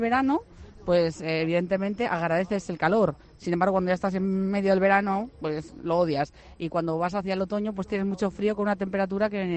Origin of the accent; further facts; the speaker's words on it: Madrid, Community of Madrid, Spain; Y yo soy de Madrid